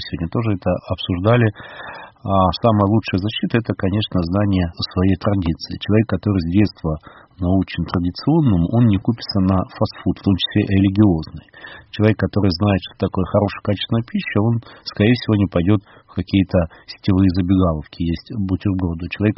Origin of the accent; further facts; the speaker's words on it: Irkutsk, Irkutsk Oblast, Russia; потому что я родом из Иркутска